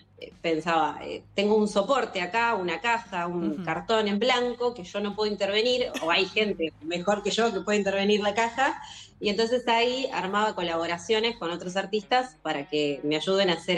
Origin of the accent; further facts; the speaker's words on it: La Plata, Buenos Aires Province, Argentina; now in Berisso, Argentina; yo soy platense, vivo en Berisso, pero bueno, estoy ahí en el límite de 122, ¿vieron? Sí. Vivo en Berisso, pero bueno, todo el colegio siempre en La Plata